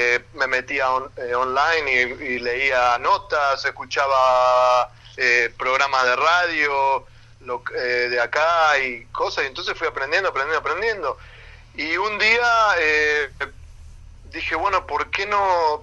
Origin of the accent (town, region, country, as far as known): Argentina; moved away